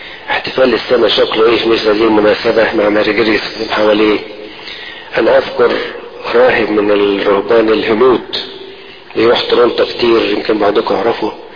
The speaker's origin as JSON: {"language": "Arabic", "country": "Egypt", "said": "قلت لبعضكم يمكن مره طفل زي كده عندنا في مصر 10 سنين في امتحان"}